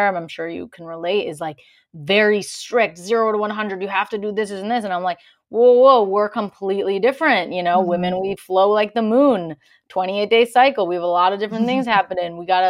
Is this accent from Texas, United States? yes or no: no; Chicago, Illinois, United States; I'm originally from Chicago.